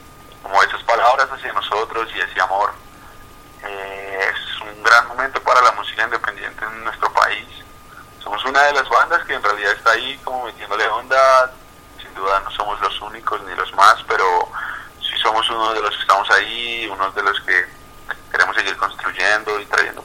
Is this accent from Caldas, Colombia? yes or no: no; Bogotá, Colombia; Venimos de Bogotá, Colombia.